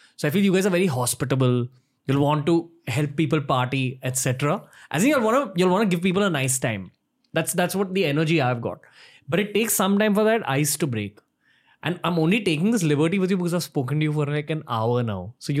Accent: India; because I'm Indian and I love my country so much, I'm going to take the liberty of saying one negative about our culture

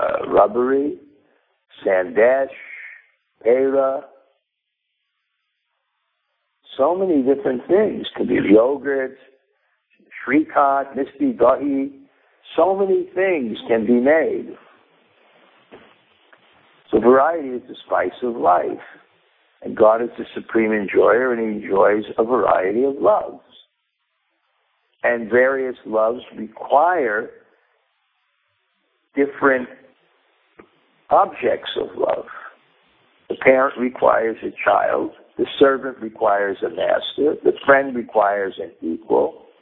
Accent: Brooklyn, New York, United States; Because I'm from Brooklyn, and I've never really lived on farms.

